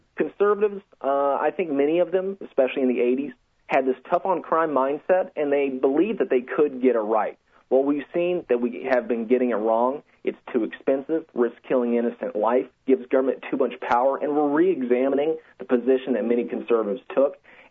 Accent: Georgia, United States; But each state is different, and you can see Georgia, my home state, actually recently they ran out of the death penalty drug

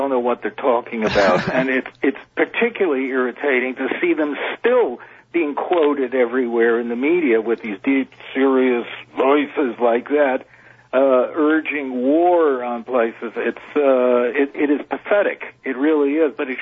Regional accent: United States; It hurts me as an American.

